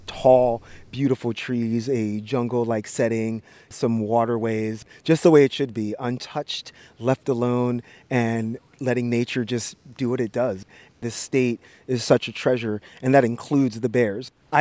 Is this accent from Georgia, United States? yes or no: no; New York City, New York, United States; I'm from New York City. I flew down on Thursday and drove from Delray at about 4:30 this morning to get here.